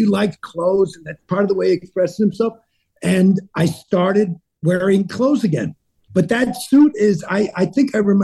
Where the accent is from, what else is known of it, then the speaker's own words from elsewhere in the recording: New York City, New York, United States; Like they really make a great crust. I grew up in New York City, and that's probably why I like New York pizza.